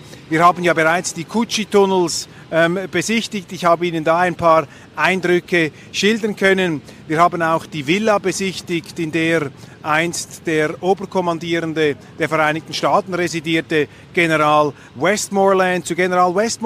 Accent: Switzerland; für mich jetzt als Schweizer

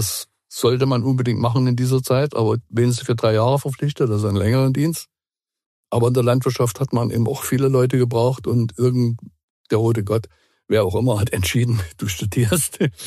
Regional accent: East Germany, Germany; Und ich bin in der DDR aufgewachsen als junger, überzeugter Pionier, später FDJ.

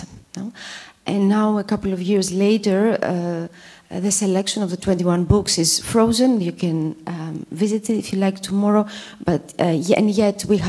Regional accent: Greece; I come from Griechenland, I come from Greece. I was born 2 years after the invasion of the Turkish invasion in Cyprus.

